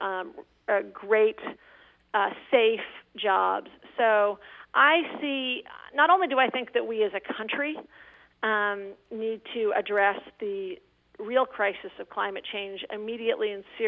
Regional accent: Vermont, United States; I grew up in Windsor County in a farming community in rural Vermont, and we always had guns

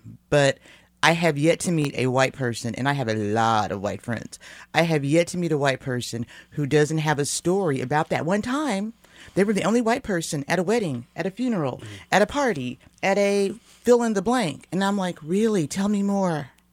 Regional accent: Kansas City, Kansas, United States; I mean, I grew up in Kansas City, Kansas, working class family, but then they sent me off to private, predominantly white schools in Kansas City, Missouri.

